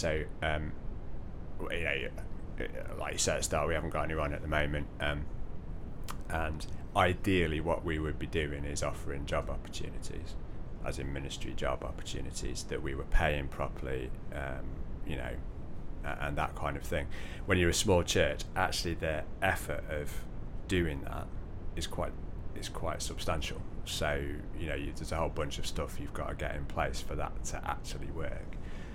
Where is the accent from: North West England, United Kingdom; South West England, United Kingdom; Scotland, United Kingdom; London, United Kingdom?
North West England, United Kingdom; It was when we came to Northern Milltowns and we grew up in the Northwest.